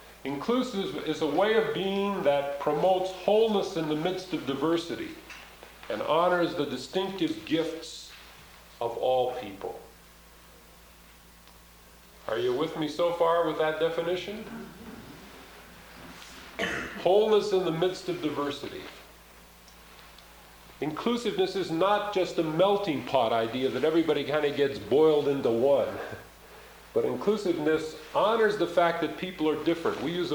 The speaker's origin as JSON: {"language": "English", "region": "California", "country": "United States", "tie": "born or raised there", "said": "I was born in California, and I lived a good bit of my life in California."}